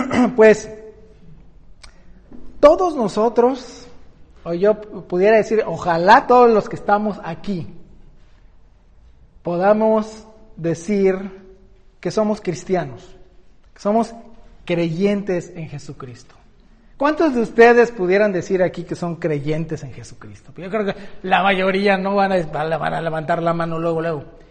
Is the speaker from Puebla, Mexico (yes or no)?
no; Mexico City, Mexico; ya tengo 50 años, ya estoy más para allá que para acá, ¿verdad? Pero cuando era pequeño y todavía vivíamos en la Ciudad de México